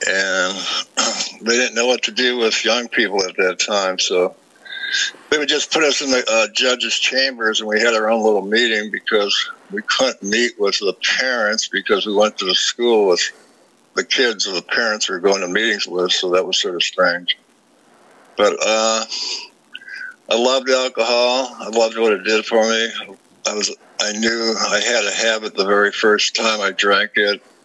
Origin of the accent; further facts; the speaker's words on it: Detroit, Michigan, United States; born there; I was born in Detroit, Michigan, and in a very successful family, but a very crazy family.